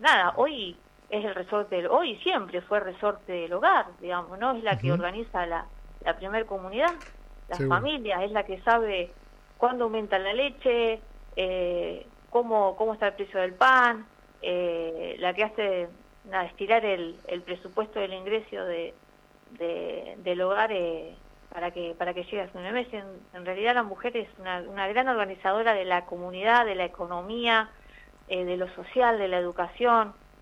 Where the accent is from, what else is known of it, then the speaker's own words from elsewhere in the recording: Esteban Echeverría, Buenos Aires Province, Argentina; Nací acá en Echeverría, soy una semilla de Echeverría. Estudié en Echeverría, formé mi familia, trabajo en Echeverría. Y bueno, eso me obliga hoy a, digamos, como peronista